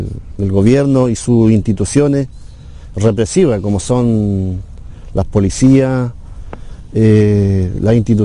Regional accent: Temucuicui, Araucanía, Chile; soy huarquén de la comunidad de Temuguicuy. Eso significa como un portavoz o mensajero de mi pueblo. Bueno, mi comunidad está ubicada en la provincia de Malleco, en la comuna de Arcilla.

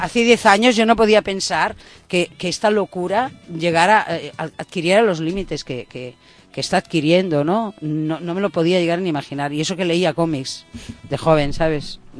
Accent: Galicia, Spain; pues me voy a Galicia, a mi tierra, que está más barato.

